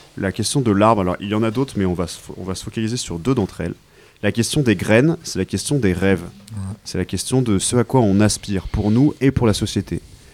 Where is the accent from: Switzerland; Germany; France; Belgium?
France; Paris, Île-de-France; born there; also born or lived in Washington / London; Moi, je suis né à Paris. J'ai vécu dans un milieu élitiste. J'ai vécu à Washington, j'ai vécu à Londres. J'étais dans un lycée qui fait la une des journaux depuis le début de la rentrée, Stanislas.